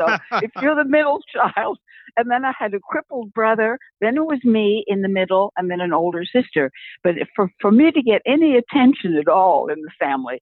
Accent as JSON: {"language": "English", "region": "Minnesota", "country": "United States", "moved": "yes", "lives_now": "California, United States", "said": "Came, you know, we came after World War II, we came from Minnesota to California."}